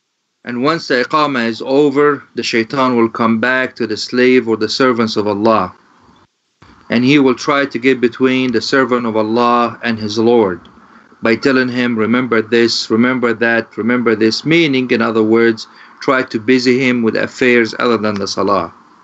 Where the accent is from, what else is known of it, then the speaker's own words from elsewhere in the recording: London, United Kingdom; I am a brother from London living with my parents my brother and my niece